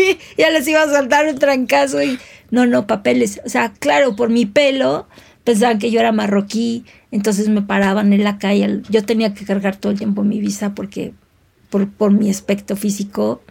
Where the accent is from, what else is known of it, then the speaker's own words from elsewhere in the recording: Mexico City, Mexico; Me gusta mucho mi ciudad, disfruto mucho, mucho la Ciudad de México. Soy chilanga al 100 y cuando estoy en otras ciudades también digo, wow, extraño mi ciudad.